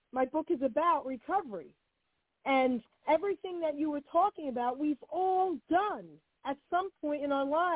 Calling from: New Jersey, United States; I'm calling from New Jersey.

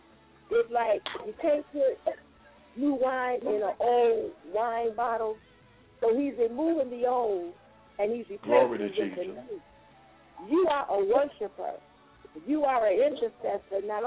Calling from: St. Louis, Missouri, United States; St. Louis.

